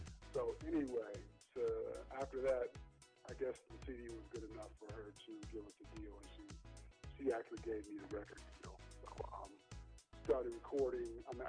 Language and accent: English; Michigan, United States; I grew up in Michigan, and that was the team I followed, so.